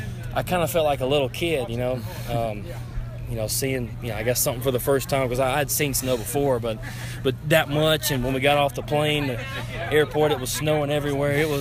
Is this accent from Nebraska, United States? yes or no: no; Alabama, United States; I know the team's in Kennesaw, but I'm from South Alabama, so I never thought I'd be anywhere close to this stuff.